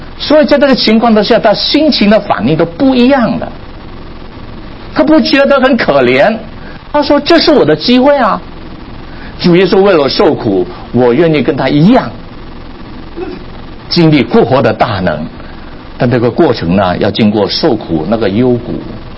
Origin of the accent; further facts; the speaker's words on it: Guangdong, China; 我们广东人有句话呢，你们北方人可能听不懂